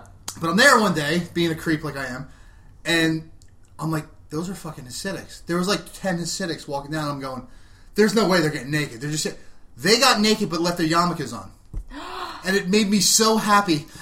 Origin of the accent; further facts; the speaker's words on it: New Jersey, United States; I'm from the Jersey Shore.